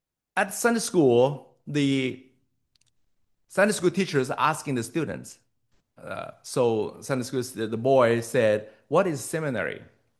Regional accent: Kitchener, Ontario, Canada; I am from Kitchener, Ontario.

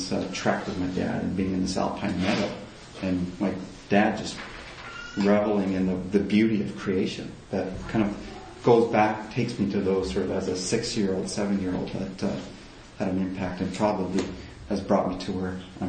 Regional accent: Nepal; I grew up in Nepal. My parents were, I was a missionary kid, so my parents worked in a remote area in Nepal. It was a 10-hour walk from the closest road

